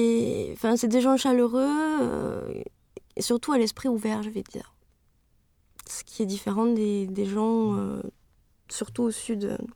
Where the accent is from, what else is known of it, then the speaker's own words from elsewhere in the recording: France; now in Sweden; C'est-à-dire que moi, quand je viens en Suède. Les gens s'intéressent à moi, et d'où tu viens, qu'est-ce que tu fais, c'est rigolo d'avoir une Française ici, qu'est-ce que tu penses des Suédois, etc., etc.